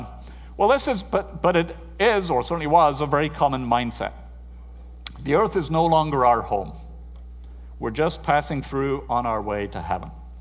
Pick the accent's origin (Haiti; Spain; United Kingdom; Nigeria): United Kingdom; Now, since I'm British, I grew up in British schools